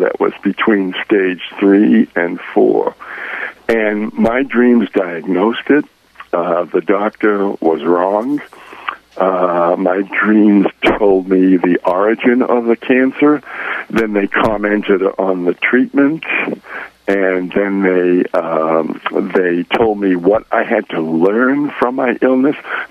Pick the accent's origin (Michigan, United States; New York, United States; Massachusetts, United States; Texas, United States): Massachusetts, United States; Boston; born there; moved away as an adult; I was born in Boston and went to California after I got out of the Army